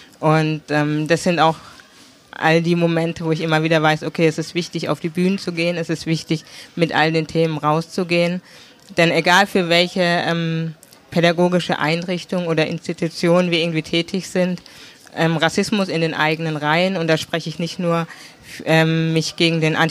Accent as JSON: {"language": "German", "town": "Karlsruhe", "region": "Baden-Württemberg", "country": "Germany", "said": "Ich komme aus Karlsruhe, wie ich schon gesagt habe, bin Karlsruherin"}